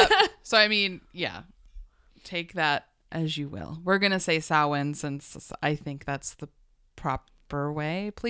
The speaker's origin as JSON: {"language": "English", "region": "Nevada", "country": "United States", "tie": "born or raised there", "said": "So fun fact, growing up in Nevada"}